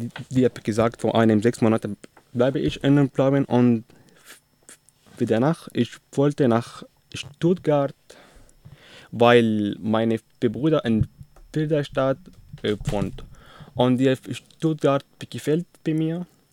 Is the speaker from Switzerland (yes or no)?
no; Douma, Rif Dimashq, Syria; German is a second language; moved away as an adult; now in Germany; Ich komme aus Syrien, aus Bidouma. Bidouma ist eine kleine Stadt neben Damaskus. Ich bin 22 Jahre alt. Ich bin seit einem Jahr in Deutschland. Zurzeit wohne ich in Pirda Stadt.